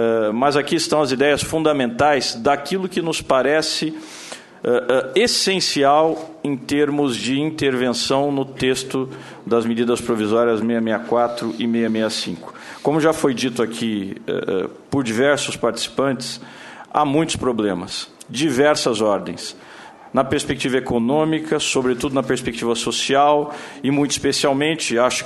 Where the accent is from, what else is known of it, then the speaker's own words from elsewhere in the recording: São Paulo, Brazil; eu sou de São Paulo